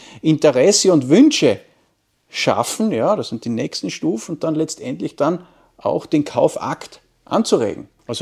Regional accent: Wolfsberg, Carinthia, Austria; ich bin Kärntner, ich komme aus dem schönen Wolfsberg, das man wahrscheinlich am ersten durch die Fußballmannschaft, den WRC kennt. Also ist genau zwischen Klagenfurt und Graz gelegen.

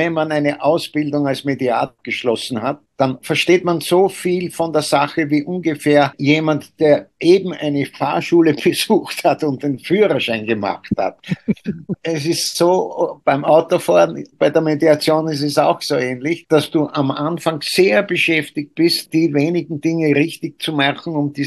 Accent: Styria, Austria; Ich bin in der Steiermark aufgewachsen, am Waldesrand, und bin als kleines Kind schon immer mit dem Pilzesuchen gegangen.

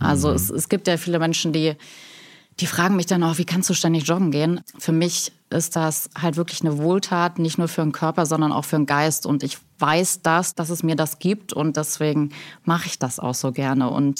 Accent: Cottbus, Brandenburg, Germany; bei uns in Cottbus, komme aus Cottbus, bin dort aufgewachsen

